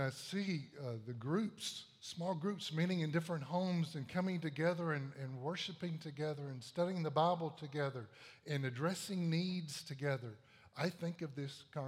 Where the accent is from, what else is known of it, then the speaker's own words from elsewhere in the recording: Texas, United States; I was born and raised in Texas.